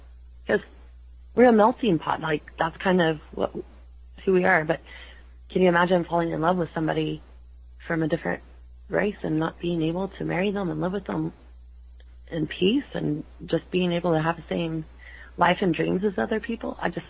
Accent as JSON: {"language": "English", "region": "Texas", "country": "United States", "said": "I'm a Texan, and when I moved to Georgetown, it was not soon after that they were taking his body"}